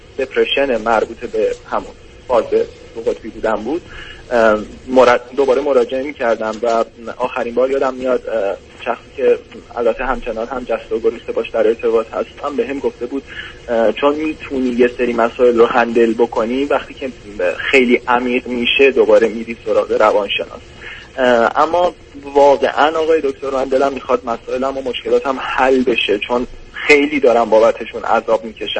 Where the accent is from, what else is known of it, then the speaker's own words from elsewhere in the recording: Iran; moved away; من از زمانی که از ایرانم بودم